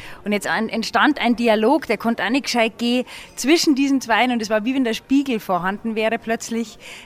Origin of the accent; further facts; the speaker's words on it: Tegernsee, Bavaria, Germany; Nahe Tegernsee, wo ich her bin, ist die Landschaft sehr lieblich und natürlich die hohen Berge und so.